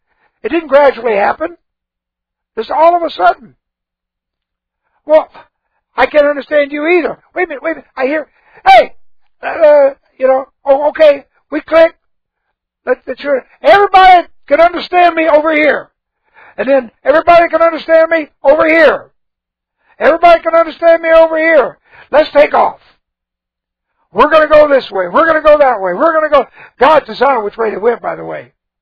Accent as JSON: {"language": "English", "region": "Texas", "country": "United States", "said": "I'm a Texan. I love Texas."}